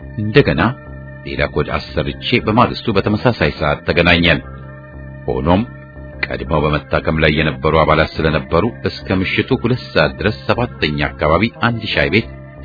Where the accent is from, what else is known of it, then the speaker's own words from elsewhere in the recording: Addis Ababa, Ethiopia; ተወልጄ ያደግኩባት አዲስ አበባ እንደዚያን ቀን ሆና አይቻት አላውቅም።